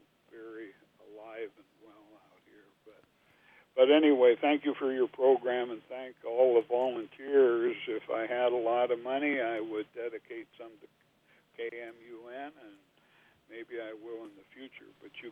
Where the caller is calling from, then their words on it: Hammond, Oregon, United States; Good morning. … from Hammond.